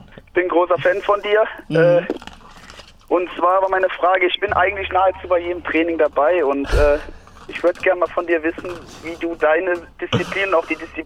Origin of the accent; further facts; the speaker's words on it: Mannheim, Baden-Württemberg, Germany; Ja, aus Mannheim.